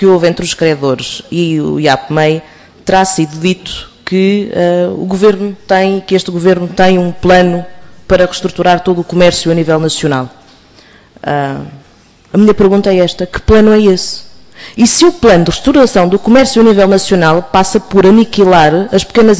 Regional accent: Faro, Portugal; Eu começo-lhe por dizer que sou algarvia.

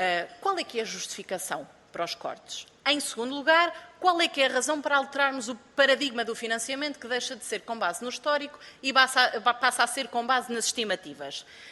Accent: Leiria, Portugal; eu sou do Distrito de Leiria

